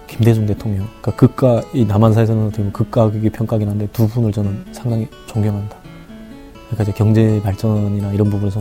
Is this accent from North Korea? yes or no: yes; North Korea; now in South Korea; 대한민국 사람이에요. 왜냐하면 제 국적도 대한민국 사람이에요. 그렇긴 한데 북한은 또 제 또 첫 번째 이제 고향이었고